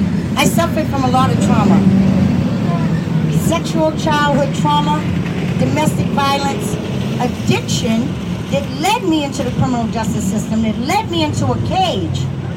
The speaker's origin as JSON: {"language": "English", "town": "Boston", "region": "Massachusetts", "country": "United States", "said": "I come from the Orchard Park area of Boston."}